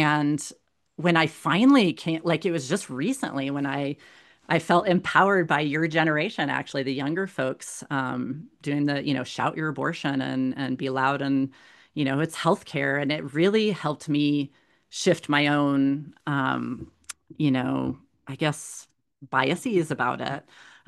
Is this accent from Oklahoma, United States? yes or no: no; Colorado Springs, Colorado, United States; I grew up in Colorado Springs, and it's a military, you know, it has an Air Force Academy down there. My dad was an English professor in the Air Force Academy there, and I was born on the Air Force Academy there.